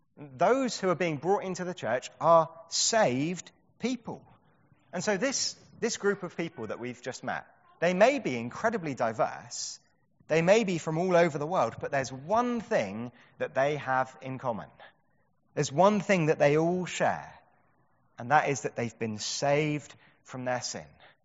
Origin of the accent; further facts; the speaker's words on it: Bromley, London, United Kingdom; I come from Bromley, which is incredibly white middle class.